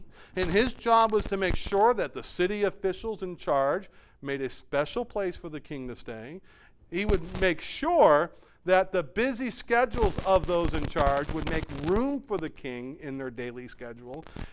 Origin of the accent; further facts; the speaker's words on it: United States; I'm American. I believe in our government.